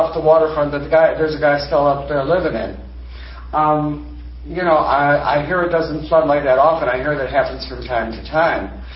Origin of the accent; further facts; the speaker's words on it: Oak Lawn, Illinois, United States; I come from Oak Lawn, Illinois. It's a suburb of Chicago.